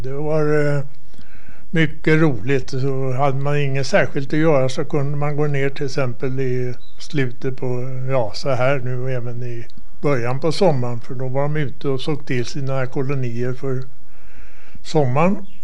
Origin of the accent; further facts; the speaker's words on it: Trollbäcken, Stockholm County, Sweden; also born or lived in Bromma; Nej, jag var 4 år när jag kom hit.